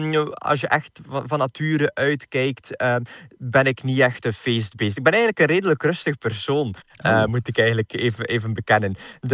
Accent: Zedelgem, Flanders, Belgium; want ik ben zelf ook van Zedelgem. Ik heb altijd in Brugge gestudeerd.

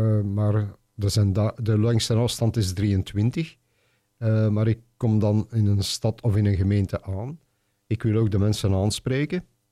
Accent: Bruges, Flanders, Belgium; ik ben van Brugge

